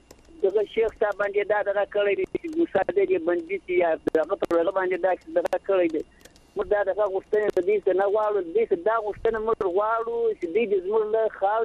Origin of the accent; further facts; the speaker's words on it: Zabul, Afghanistan; زه د زابل د ولایت ته تغرد ولسوالۍ